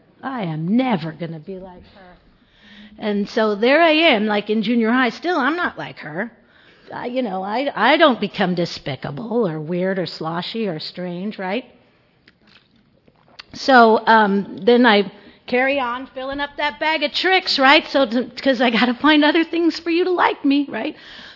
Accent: Santa Barbara, California, United States; I grew up in Santa Barbara in beach culture. And I have brothers and sisters. I'm one of five

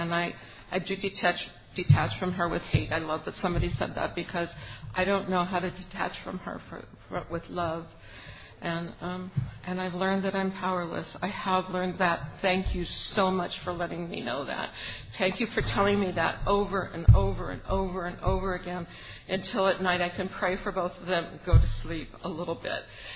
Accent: California, United States; I'm from Monterey County in California.

